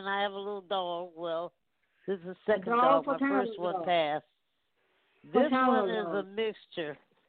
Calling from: Louisville, Kentucky, United States; Louisville, Kentucky.

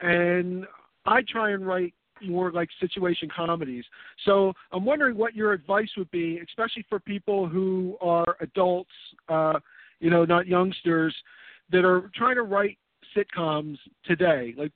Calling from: Philadelphia, Pennsylvania, United States; Hi, Simon. … calling from Philadelphia.

